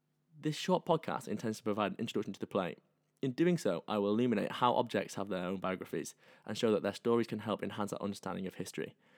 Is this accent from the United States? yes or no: no; United Kingdom; Some of the astute listeners will have realised I'm British